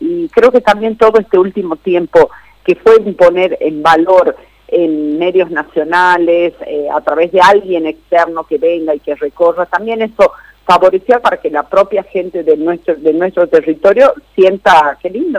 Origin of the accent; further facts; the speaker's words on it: Argentina; como argentinos